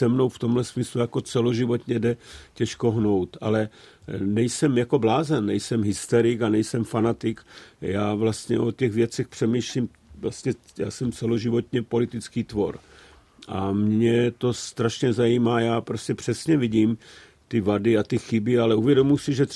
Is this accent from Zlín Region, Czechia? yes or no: no; Veselí nad Moravou, South Moravian Region, Czechia; Já jsem úplně z jihu Moravy, jsem rodák z Veselí nad Moravou